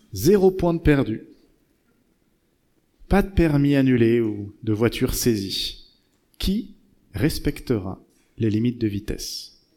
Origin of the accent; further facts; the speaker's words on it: France; Et c'est pas parce qu'on est français qu'on est râleur